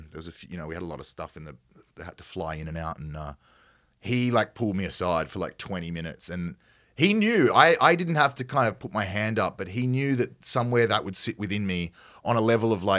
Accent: Australia; accent: Australian; Yeah, it's perhaps not as broad as my accent might get from an Australian standpoint, but we didn't use an accent for the play, no.

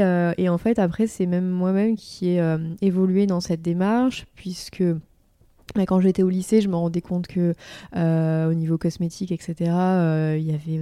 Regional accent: Marseille, Provence-Alpes-Côte d'Azur, France; now in Lyon, France; Donc moi je suis originaire de Marseille, même si en général on me dit que ça ne s'entend pas forcément, mais pourtant je suis 100% pure marseillaise de naissance et je suis arrivée à Lyon en 2012.

